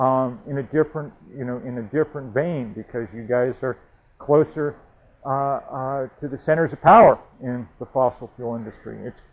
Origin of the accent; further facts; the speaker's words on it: Vermont, United States; That's my home state of Vermont, where we're still recovering from hurricane.